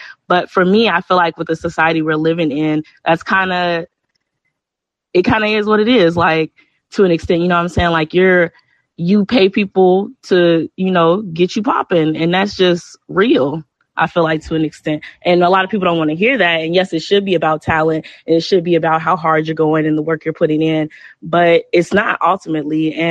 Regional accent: Chicago, Illinois, United States; maybe it's just me, I'm from Chicago

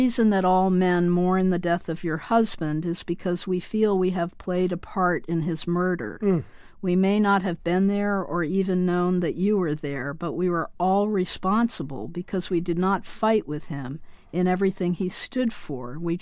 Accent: Amherst, Massachusetts, United States; I grew up in Amherst, yes.

